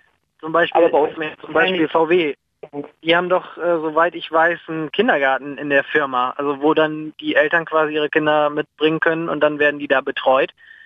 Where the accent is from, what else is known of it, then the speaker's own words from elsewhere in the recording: Germany; Ich komme übrigens aus der Nähe von Bremen, also von daher.